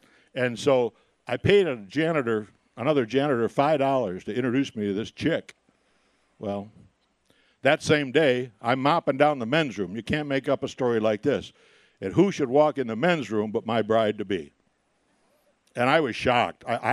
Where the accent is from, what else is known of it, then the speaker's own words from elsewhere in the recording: Williamsville, New York, United States; Dick and I grew up together in Williamsville.